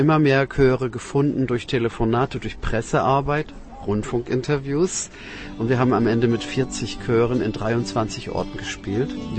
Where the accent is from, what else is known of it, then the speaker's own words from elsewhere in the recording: Hamburg, Germany; aus Hamburg